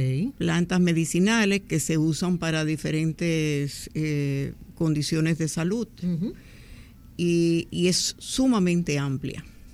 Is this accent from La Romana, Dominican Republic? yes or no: no; Moca, Espaillat, Dominican Republic; No, ese es mi pueblo también.